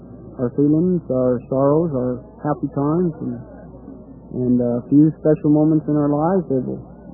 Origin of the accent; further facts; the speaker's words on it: Nevada, United States; I'm from Elko County, Nevada, and I'm in the cow ranching business and always have been. So I grew up on the ranch